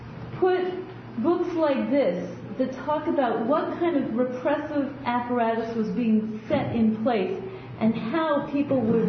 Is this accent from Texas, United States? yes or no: no; New Haven, Connecticut, United States; moved away as an adult; now in New York, United States; But I came here from New Haven, Connecticut, when I was around like 1980